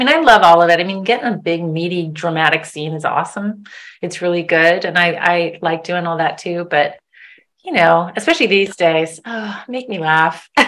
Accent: Michigan, United States; also born or lived in Arizona; I was born in Detroit, grew up in Michigan, and then in Arizona.

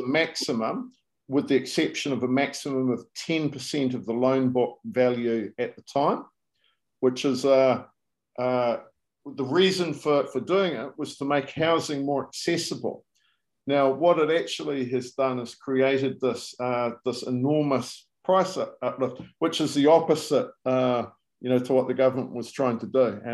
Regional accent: New Zealand; I'm a New Zealander originally, and they've had a 25% increase on average through the whole country.

